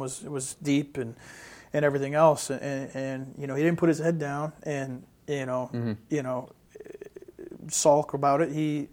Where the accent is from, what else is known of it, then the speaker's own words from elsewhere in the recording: Northeast, United States; I'm from the Northeast, so I take a liking to him